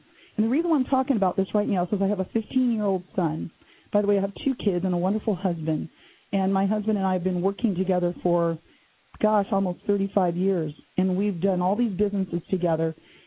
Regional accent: Oregon, United States; And it became the most popular restaurant in Southern Oregon, my hometown.

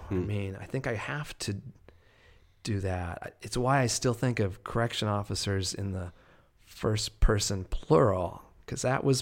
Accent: New York, United States; here I am from New York. What am I doing in rural Nebraska?

